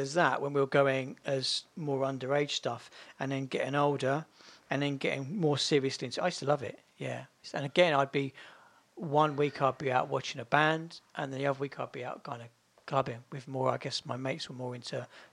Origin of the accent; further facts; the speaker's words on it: Bletchley, South East England, United Kingdom; where I was growing up in Bletchley, it was quite sterile regarding culture.